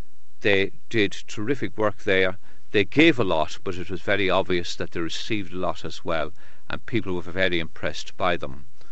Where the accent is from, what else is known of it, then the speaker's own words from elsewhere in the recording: Ireland; it reminds me of my youth when I was growing up in Ireland, especially in the summertime when we'd be out saving the hay in the fields.